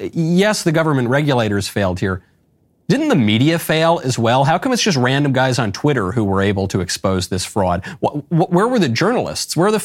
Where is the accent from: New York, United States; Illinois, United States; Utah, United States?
New York, United States; New York City; maybe that's from my prejudices as a New Yorker.